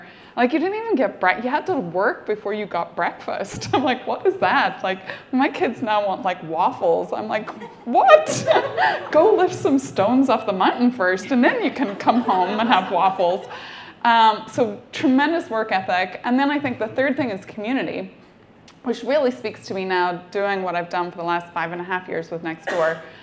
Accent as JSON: {"language": "English", "region": "Northern Ireland", "country": "United Kingdom", "tie": "born or raised there", "said": "growing up in Northern Ireland, there's also amazing work ethic and entrepreneurship."}